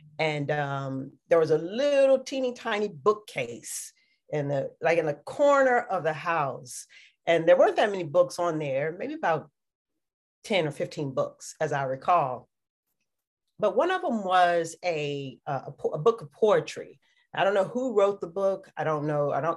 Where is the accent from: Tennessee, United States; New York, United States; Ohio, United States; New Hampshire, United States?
Tennessee, United States; Murfreesboro; I am originally from Tennessee, Murfreesboro, Tennessee, a small town, 20-25 minutes east of Nashville. It's one of those towns where everybody knows everybody.